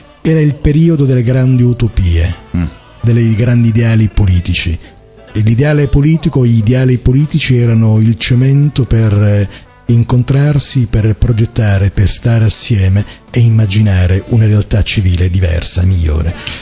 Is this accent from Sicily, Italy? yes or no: yes; Santa Margherita di Belice, Sicily, Italy; now in Sciacca, Italy; Sono originario di Santa Margherita, ma ho fatto la scelta per amore, di venire a abitare a Sciacca durante il periodo del liceo.